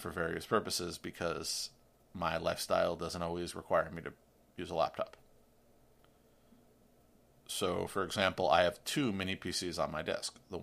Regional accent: New York City, New York, United States; this other Ars Technica story from my hometown of New York City was interesting.

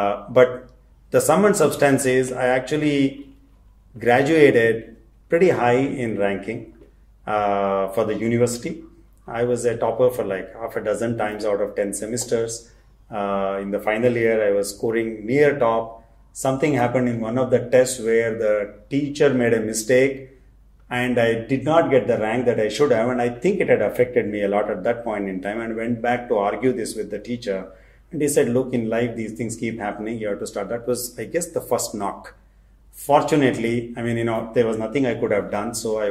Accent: Karnataka, India; first language Kannada; English is a second language; And I'm not from Tamil Nadu. So I was like Kannada guy. I had only seen Tamil movies and I had kind of a working knowledge of Tamil.

